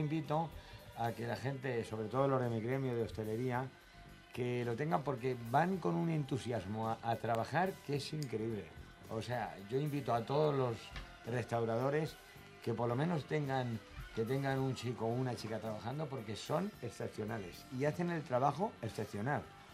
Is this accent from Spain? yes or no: yes; Castilla-La Mancha, Spain; es muy de La Mancha. También tiene muchos rasgos manchegos de mi tierra